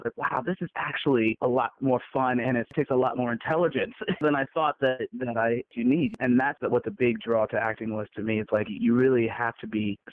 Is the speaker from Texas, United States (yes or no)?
no; Aurora, Colorado, United States; I grew up in Aurora, which is just a suburb of Denver.